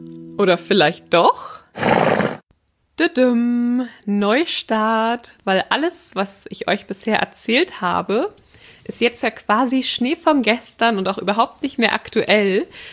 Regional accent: Schleswig-Holstein, Germany

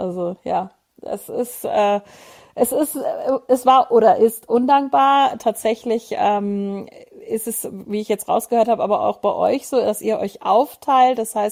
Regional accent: Moers, North Rhine-Westphalia, Germany; und ich bin ja in Moers groß geworden und zur Schule gegangen

